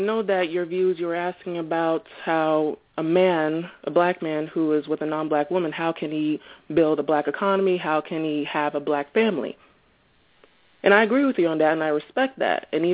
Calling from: New Jersey, United States; Hi, good evening. … I'm calling from New Jersey.

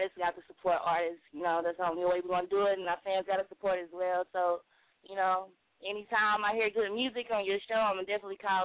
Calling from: North Carolina, United States; I'm calling from North Carolina.

